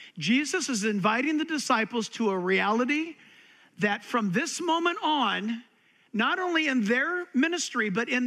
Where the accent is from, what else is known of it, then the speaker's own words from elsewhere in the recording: California, United States; Look, I'm from California, born and raised.